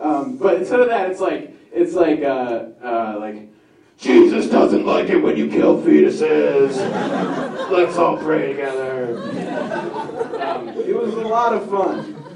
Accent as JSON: {"language": "English", "region": "Minnesota", "country": "United States", "said": "Okay, so I'm from the Midwest. I'm from the great state of Minnesota."}